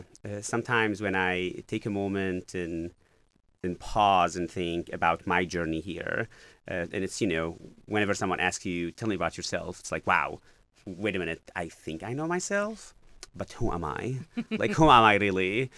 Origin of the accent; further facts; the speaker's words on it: Syria; now in Lexington, United States; I grew up in Syria. I went to med school, so my background is in healthcare. And then I moved to Lexington at first